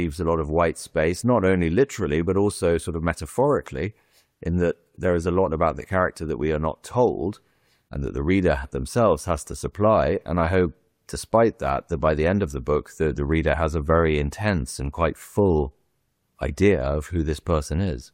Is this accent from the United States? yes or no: no; England, United Kingdom; moved away as an adult; also born or lived in Hungary; I grew up in England, but my dad is Hungarian, and as an adult, I moved to Hungary and lived there for some years.